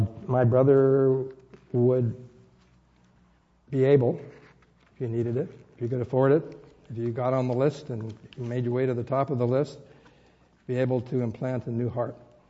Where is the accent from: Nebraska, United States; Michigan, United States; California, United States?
California, United States; Oakland; We grew up together in Oakland. You can understand why I can call him my brother. We slept in bunk beds in our bedroom in East Oakland for years.